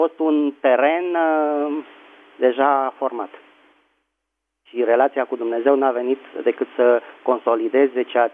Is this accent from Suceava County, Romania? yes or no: no; Bucharest, Romania; din București